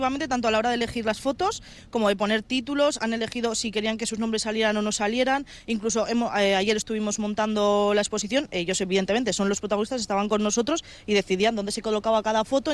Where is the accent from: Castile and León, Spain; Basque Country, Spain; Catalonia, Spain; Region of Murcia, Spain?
Basque Country, Spain; como buenos vascos que somos